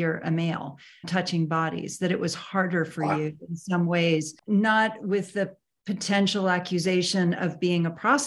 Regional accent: Sausalito, California, United States; I think it maybe because I grew up in the Bay Area. I was up in hippie town, Sausalito and Marin.

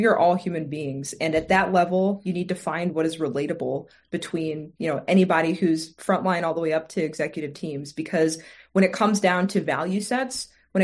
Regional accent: Milwaukee, Wisconsin, United States; I'm from Milwaukee, Wisconsin.

